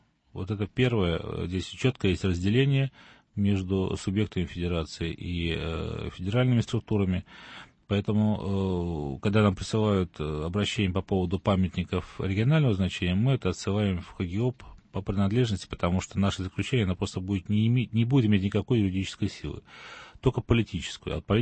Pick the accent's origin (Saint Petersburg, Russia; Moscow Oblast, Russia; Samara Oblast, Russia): Saint Petersburg, Russia; я могу сказать, как петербуржец